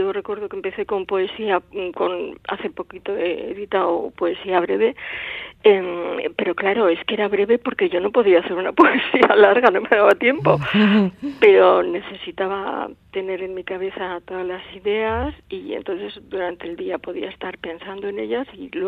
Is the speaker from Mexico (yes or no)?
no; Basque Country, Spain; accent: Basque; querían mi acento vasco.